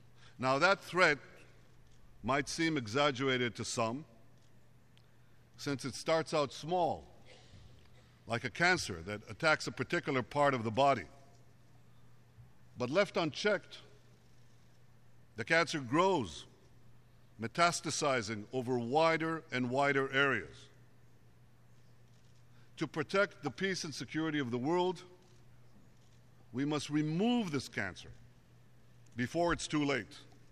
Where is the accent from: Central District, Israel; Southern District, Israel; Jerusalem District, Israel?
Jerusalem District, Israel; Jerusalem; I come here from Jerusalem to speak on behalf of my people, the people of Israel.